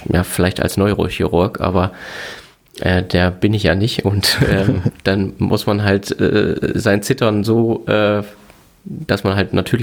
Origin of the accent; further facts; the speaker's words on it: North Rhine-Westphalia, Germany; Ich komme also aus Westfalen oder aus dem Münsterland ursprünglich.